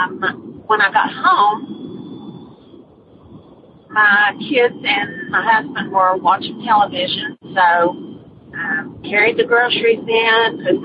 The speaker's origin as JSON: {"language": "English", "town": "Concord", "region": "North Carolina", "country": "United States", "said": "I'm from Concord, North Carolina."}